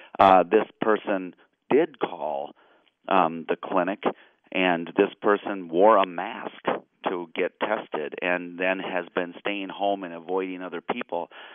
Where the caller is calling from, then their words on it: Illinois, United States; As listeners might know, I'm calling from Illinois.